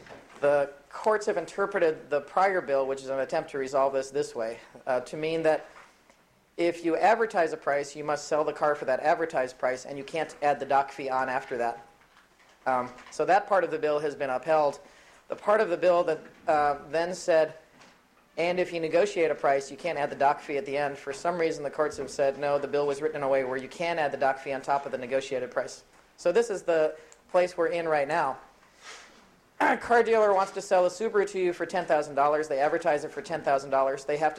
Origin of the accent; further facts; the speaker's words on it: Anchorage, Alaska, United States; After you negotiate your deal, it's very common in Anchorage